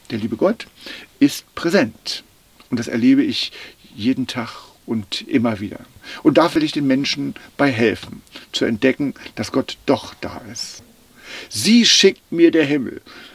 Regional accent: Brüdersdorf, Germany; Ich bin aus Brüdersdorf.

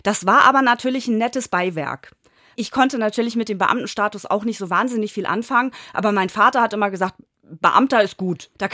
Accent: Jesteburg, Lower Saxony, Germany; also born or lived in Hamburg; Also ich bin schon in Hamburg geboren, aber dann relativ schnell sind meine Eltern aufs Land gezogen und ich bin in Jesteburg groß geworden, ja. Dann für die Ausbildung bin ich tatsächlich nochmal nach Hamburg gezogen, ein paar Jahre.

